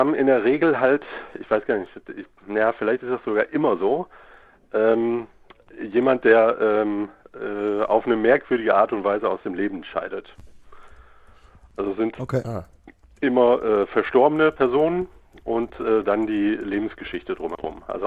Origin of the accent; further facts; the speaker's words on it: Hesse, Germany; Aus der Nähe von Kassel.